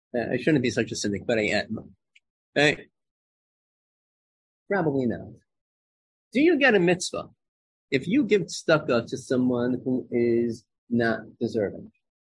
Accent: Lawrence, United States; I grew up in Lawrence, okay?

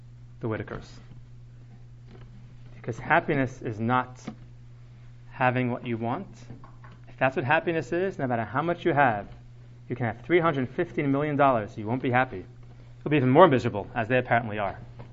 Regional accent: Toronto, Ontario, Canada; I grew up in Toronto, so we didn't discuss those kinds of things.

